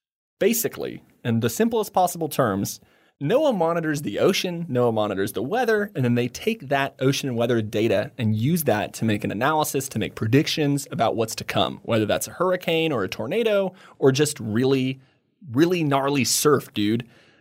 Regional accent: United States; And I'm not saying this just because I'm an American and everything America does is important.

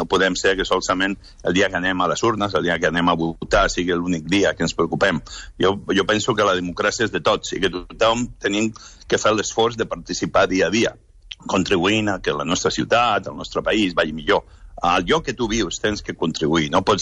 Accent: Santa Coloma de Cervelló, Catalonia, Spain; jo em vaig criar al Baix Llobregat, els meus pares, que desafortunadament s'han mort aquest passat any, em vam criar a Santa Coloma de Cervelló

